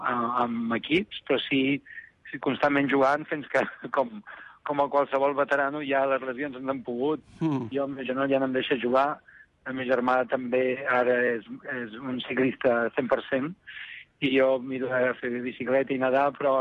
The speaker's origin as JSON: {"language": "Catalan", "town": "Vilafranca del Penedès", "region": "Catalonia", "country": "Spain", "said": "Som de Vilafranca, del Penedès"}